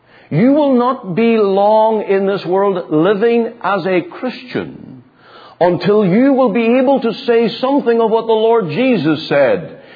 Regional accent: United Kingdom; I'm not Irish, I'm British.

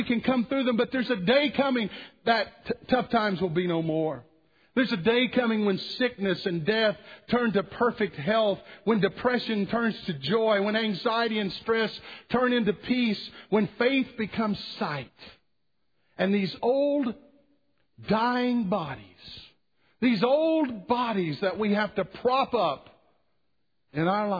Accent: Jellico, Tennessee, United States; I'm from Jellicoe, Tennessee. How can I not be? Haven't lived there for 100 years, but I'm still a volunteer.

